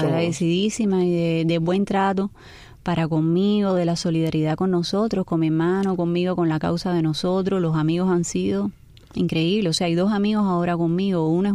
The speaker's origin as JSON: {"language": "Spanish", "country": "Cuba", "said": "y a nivel humano como cubana"}